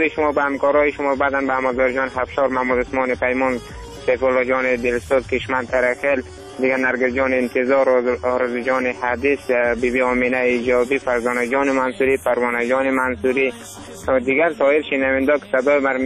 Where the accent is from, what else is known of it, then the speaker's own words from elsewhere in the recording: Afghanistan; همه ما شما افغان هستیم